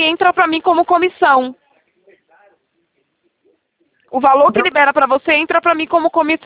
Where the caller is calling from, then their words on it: Itatiba, São Paulo, Brazil; Eu falo de Itatiba, interior de São Paulo.